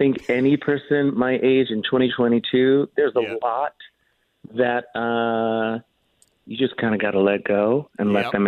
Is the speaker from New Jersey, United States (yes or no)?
yes; New Jersey, United States; I grew up in Jersey, and so Richmond was one of those vacation spots with my parents when I was little